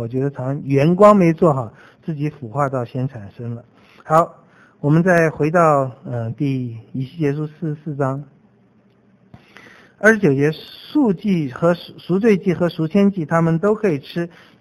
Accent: China; 这个在我们中国人也有这样的观念哈。

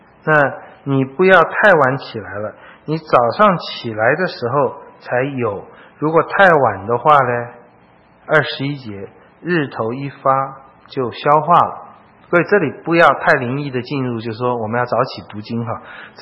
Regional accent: China; 他们跟我们中国人一样啊

